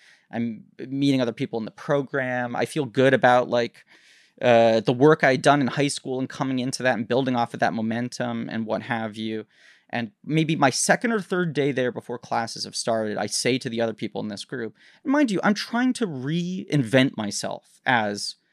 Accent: New York City, New York, United States; I grew up in New York City.

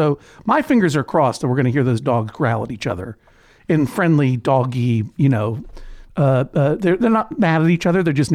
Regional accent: Brookline, Massachusetts, United States; because coming from Brookline, Massachusetts, New York felt like a totally lawless place.

